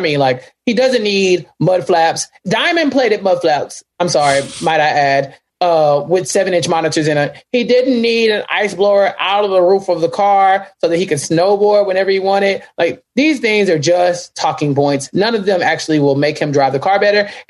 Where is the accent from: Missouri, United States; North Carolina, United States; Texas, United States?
Texas, United States; Now, I am from Central Texas. I have no clue. I don't know the first thing about snow.